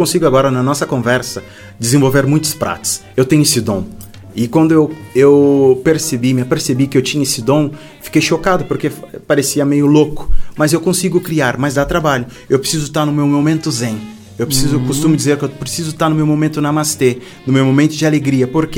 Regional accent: Brazil; now in Portugal; Eu sou brasileiro, mas muitas das vezes não puxo sardinha para o meu país de buscar produtos lá.

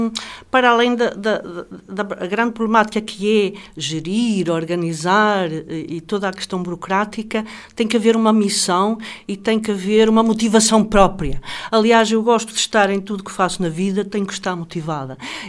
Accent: Arcos de Valdevez, Norte, Portugal; eu até sou de Arcos Valdevez, portanto, é um bocadinho longe para vir cá.

